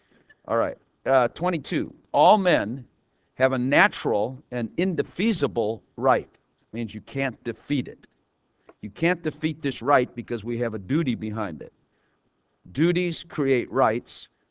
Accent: Chicago, Illinois, United States; Come on, he's from Chicago. I'm from Chicago. That's exactly the way it is.

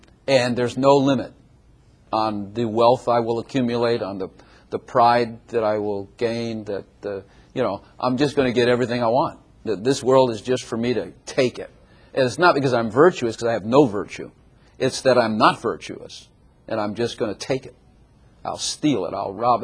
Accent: Chicago, Illinois, United States; And I grew up in Chicago mafia. My family was a mess, and so on and so forth.

